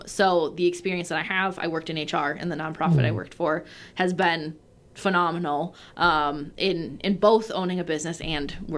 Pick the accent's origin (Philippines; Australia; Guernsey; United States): United States; Seymour, Wisconsin; I was born and raised in Wisconsin, a small town close to Green Bay, Seymour, home of the hamburger.